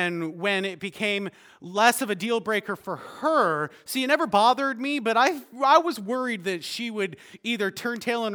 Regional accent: Canada; now in United States; I am not an American. I am a Canadian, born and raised, and in fact, I had never really given any serious consideration to living anywhere but Canada.

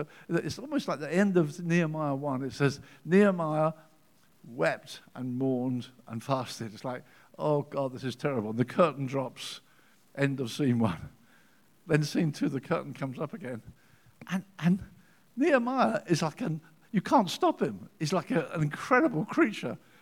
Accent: Brighton, South East England, United Kingdom; And he came home to Brighton, as it happens, my hometown in England.

